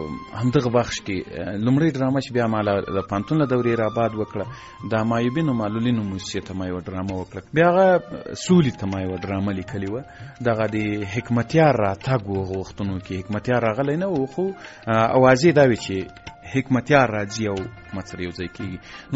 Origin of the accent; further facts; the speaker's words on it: Ghazni, Afghanistan; ځکه زه له غزنی څخه یو دوه درې کسان وو